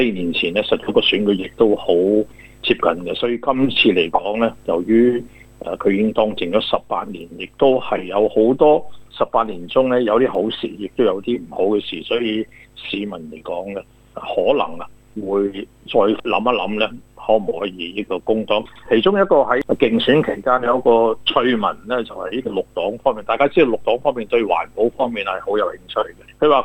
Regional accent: Guangzhou, Guangdong, China; now in Canberra, Australia; 呢就好似我哋廣州人打麻將

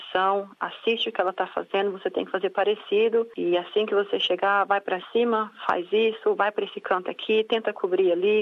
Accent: Brazil; Um esporte diferente do que o que a gente cresceu jogando no Brasil e no Sul da América.

